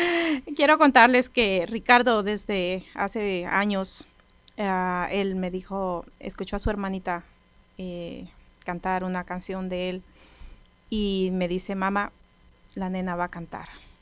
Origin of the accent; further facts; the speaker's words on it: Guatemala; Como somos los chapines